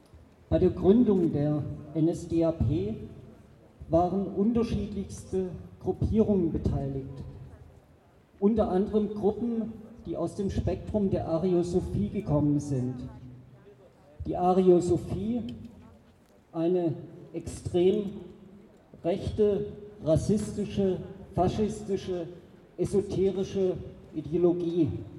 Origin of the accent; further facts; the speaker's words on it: Stuttgart, Baden-Württemberg, Germany; ich komme aus Stuttgart und beobachte die Querdenker seit ihrem zweiten Auftritt.